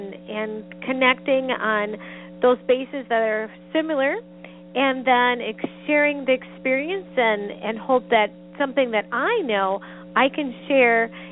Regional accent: Sun Prairie, Wisconsin, United States; Sure. I grew up in a small town called Sun Prairie, Wisconsin. And when I was growing up, it was about 12,000 people.

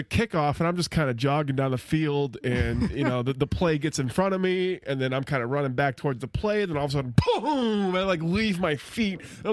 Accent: the South, United States; Yeah, well, Nick, I mean, you and we're all from the South.

